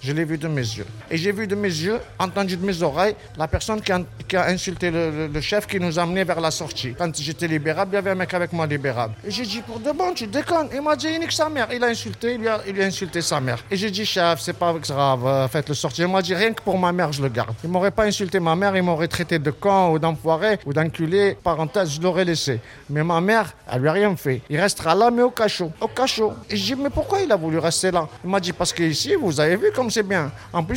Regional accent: Marseille, Provence-Alpes-Côte d'Azur, France; ils savaient que j'étais de Marseille, tout ça, ils ont su déjà un Marseillais.

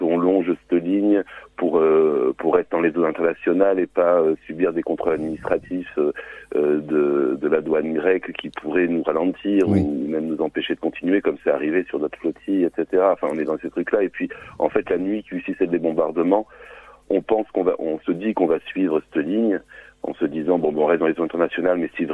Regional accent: France; avec ce sentiment d'être en danger et en tant que Français de pas du tout être protégé

